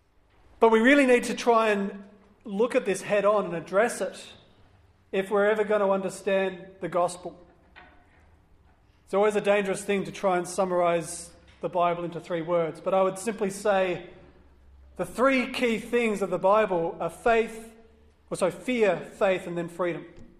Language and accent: English; Perth, Western Australia, Australia; particularly growing up in Perth where the beach culture is huge and everyone surfs.